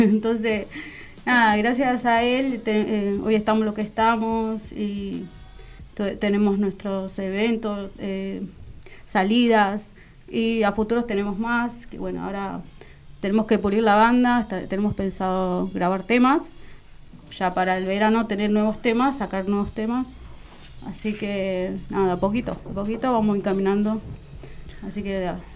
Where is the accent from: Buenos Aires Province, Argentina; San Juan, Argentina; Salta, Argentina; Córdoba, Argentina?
Buenos Aires Province, Argentina; Bernal; Yo soy del Triángulo de Bernal.